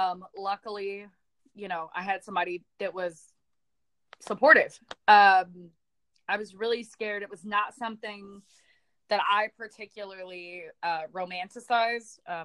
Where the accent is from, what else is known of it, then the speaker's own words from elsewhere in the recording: Texas, United States; I'm from a small town in Texas, so graduating high school and getting away from my hometown were that was really it.